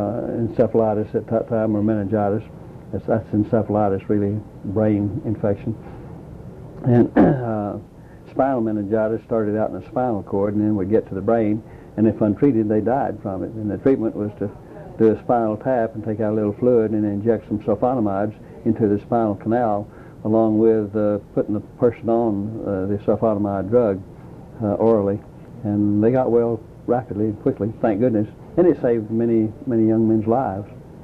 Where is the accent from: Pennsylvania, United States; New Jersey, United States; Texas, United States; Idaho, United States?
Texas, United States; Lubbock; I went to my hometown, which was by then Lubbock, Texas.